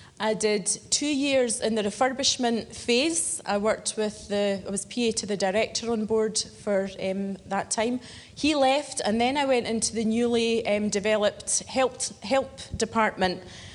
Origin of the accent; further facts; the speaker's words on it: Dalkeith, Scotland, United Kingdom; I'm originally from the Dalkeith area, so a local girl. And this is my home church